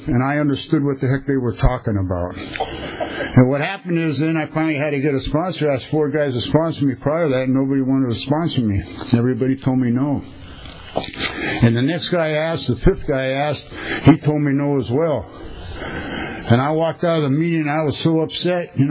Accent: San Pedro, California, United States; So I was raised in San Pedro, you know. My dad was a commercial fisherman.

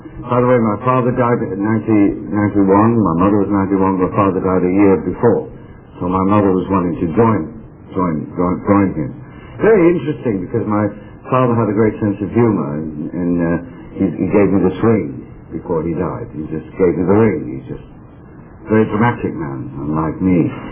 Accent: England, United Kingdom; moved away; you probably realize I'm not from Ohio. I'm from England. Yeah, I'm from England.

